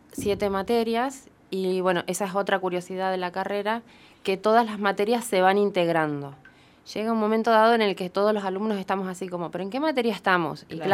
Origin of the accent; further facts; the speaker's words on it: Zapala, Neuquén, Argentina; Somos todos de Zapala en este momento.